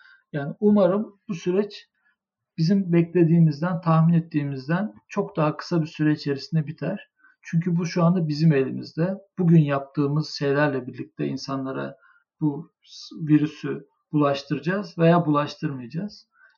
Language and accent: Turkish; Ankara, Turkey; Şimdi Ankaralıyız mesela.